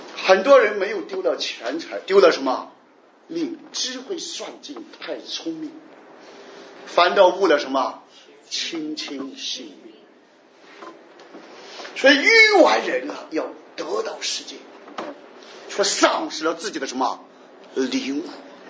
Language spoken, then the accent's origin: Chinese; Guangdong, China; 我们广东人比较爱财啊，